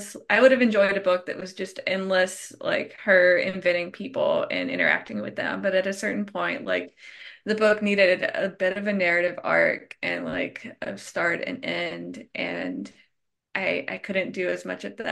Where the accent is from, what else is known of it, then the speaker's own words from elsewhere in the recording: Vidalia, Georgia, United States; I'm from Southeast Georgia. It's Vidalia, Georgia